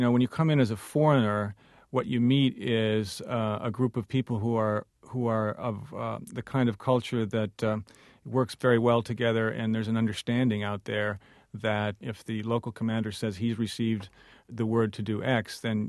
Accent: United States; they have every motivation to dislike me as an American

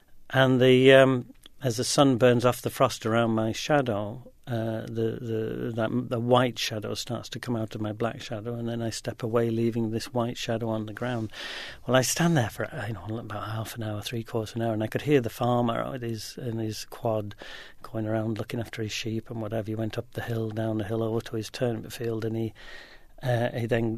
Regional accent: England, United Kingdom; I'm Scottish, not Scottish, I'm English, and I'm an artist and living in a small Scottish village.

